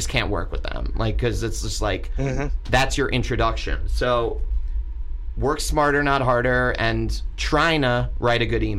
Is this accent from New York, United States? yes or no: yes; Long Island, New York, United States; I grew up on Long Island, but I would never say that I'm a Manhattanite.